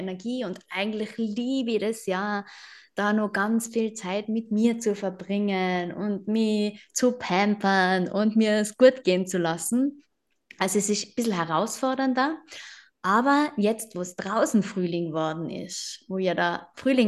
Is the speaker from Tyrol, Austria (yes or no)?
yes; Tyrol, Austria; now in Vienna, Austria; Die Anna ist in München, ich bin in Wien. Wir kommen aber beide aus Tirol.